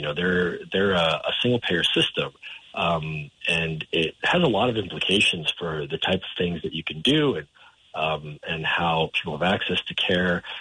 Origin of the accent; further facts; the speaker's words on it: Yonkers, New York, United States; Yeah, I am a local guy. I grew up in Yonkers. I went through the school system there